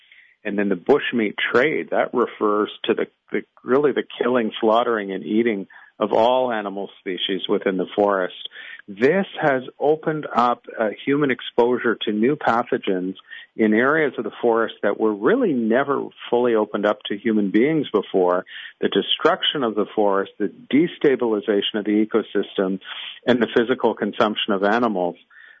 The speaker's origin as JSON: {"language": "English", "country": "Canada", "said": "I'm Canadian, so we now have medical assistance in dying"}